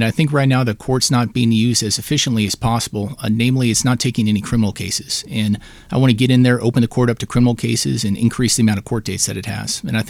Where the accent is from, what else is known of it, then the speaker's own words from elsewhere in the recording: Los Angeles, California, United States; So I'm from Los Angeles, but don't get out the pitchforks just yet.